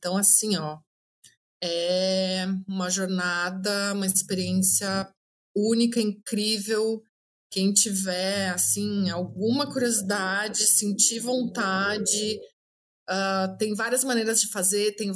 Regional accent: Porto Alegre, Rio Grande do Sul, Brazil; moved away; Eu sou de Porto Alegre. E nós fomos numas férias para Maceió, gostamos da cidade e simplesmente decidimos mudar para lá.

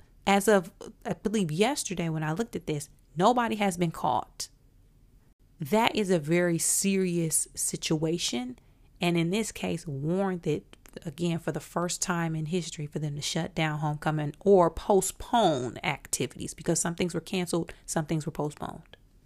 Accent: Flint, Michigan, United States; Growing up in Flint and having been shot at, it was a part of my thinking in dangerous environments

